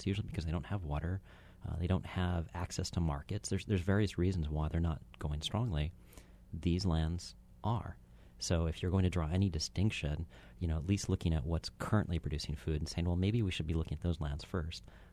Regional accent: Hawaii, United States; I mean, I was raised in Hawaii, and, you know, I've been hearing for 30 years now the importance of agriculture

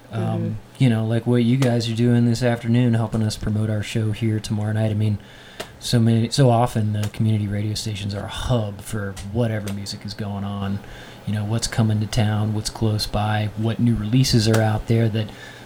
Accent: Richmond, Virginia, United States; Yeah, I grew up in Richmond, Virginia, and our local public radio station was heavy on the classical music

